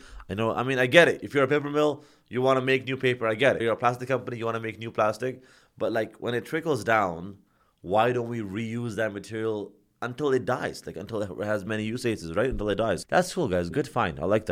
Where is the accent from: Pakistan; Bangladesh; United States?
Pakistan; English is a second language; So I'm from Pakistan. And in Pakistan, something that's really unique is that if you go to any food vendors or food stands